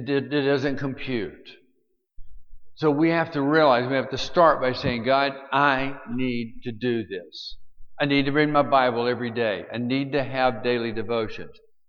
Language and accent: English; Alabama, United States; Well, remember, I'm from Alabama, okay?